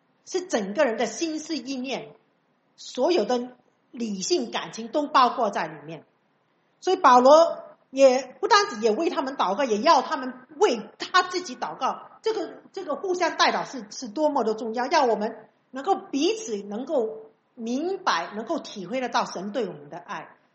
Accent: China; 我们中国人很喜欢讲人情

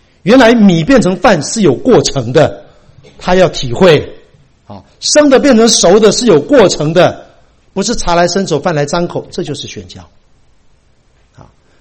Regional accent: United States; 我们美国人都是这样，自己的碗自己洗

